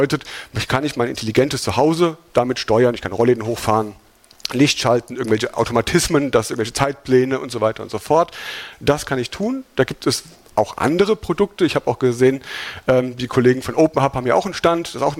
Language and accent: German; Hesse, Germany; accent: Hessian; ich komme aus Hessen.